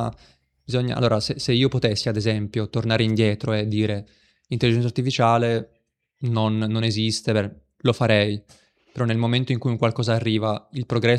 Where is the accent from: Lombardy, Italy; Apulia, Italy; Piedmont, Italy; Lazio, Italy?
Piedmont, Italy; Turin; born there; sarà che sono nato a Torino e quindi la famosa piccola Versailles